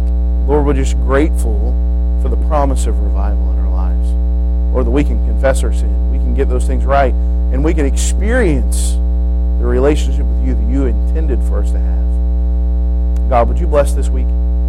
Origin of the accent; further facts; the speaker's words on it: United States; and I'm an American, don't take me wrong here. I love our nation.